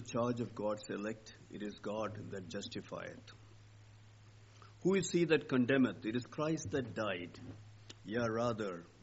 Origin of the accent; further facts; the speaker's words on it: Chennai, Tamil Nadu, India; to Chennai, my hometown, to very briefly meet my family there